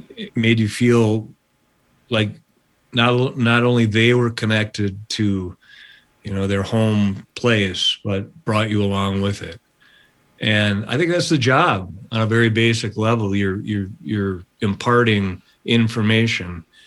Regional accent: Minneapolis, Minnesota, United States; The essays that I've written mostly have been born of my love for growing up in Minneapolis and documenting so much of the music scene and life.

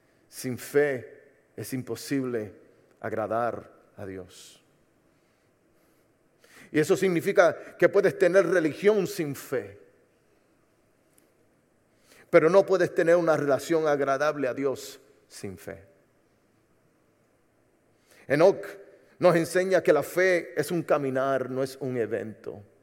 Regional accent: Puerto Rico; Pero entiendo que soy puertorriqueño, no somos tan grandes.

